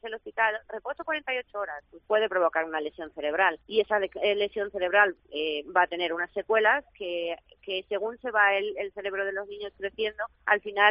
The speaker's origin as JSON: {"language": "Spanish", "country": "Spain", "said": "Ya sabemos, somos españoles y lo dejamos para el último momento."}